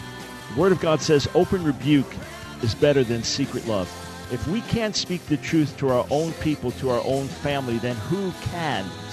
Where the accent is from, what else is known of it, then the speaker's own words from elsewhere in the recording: New York, United States; now in North Carolina, United States; I'm a white American male Jewish follower of Jesus. I'm a New Yorker, even though I live in North Carolina.